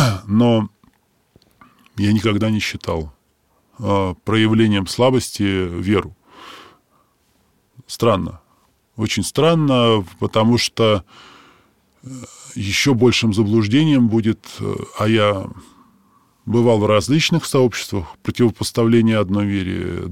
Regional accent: Saint Petersburg, Russia; которая зародилась в России, в моем родном городе Санкт-Петербурге.

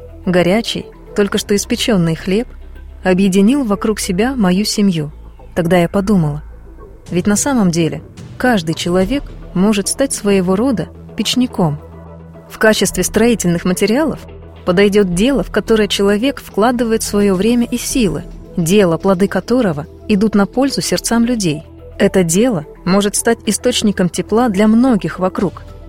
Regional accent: Siberia, Russia; А в маленьком сибирском городке, откуда я родом, это дело всегда нужное и важное

